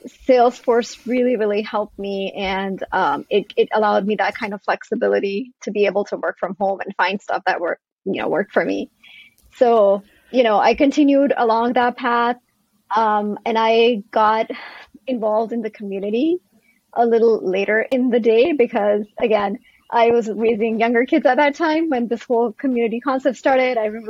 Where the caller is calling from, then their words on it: New Jersey, United States; I'm tuning in from New Jersey in USA.